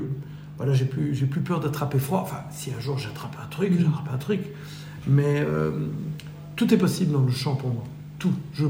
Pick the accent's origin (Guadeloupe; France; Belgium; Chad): Belgium; il faut savoir que ma mère est française, née au Salvador, et mon père est anglais, né à Alexandrie, donc je suis un vrai belge.